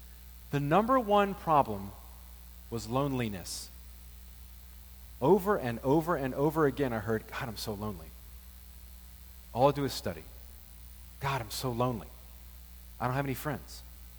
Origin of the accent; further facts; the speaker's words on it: Slidell, Louisiana, United States; sayings from my pastor that I grew up with in First Methodist in Slidell